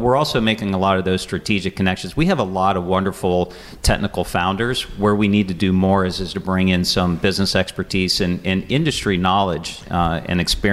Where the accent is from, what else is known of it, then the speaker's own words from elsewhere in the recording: Florida, United States; also born or lived in Louisiana; I have ties to southwestern Pennsylvania. I grew up in other parts of the country, including Florida and actually Louisiana.